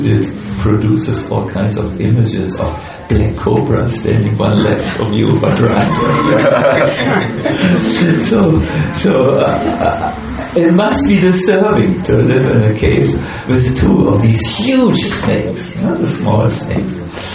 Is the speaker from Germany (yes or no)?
yes; Germany; because I'm from Germany. And I may taste differently, the blood and all that.